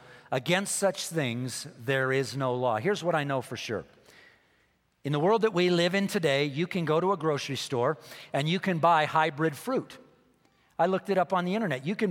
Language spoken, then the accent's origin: English; California, United States; I grew up in Southern California and real fruit in California tastes good. When I came to Colorado, I was disappointed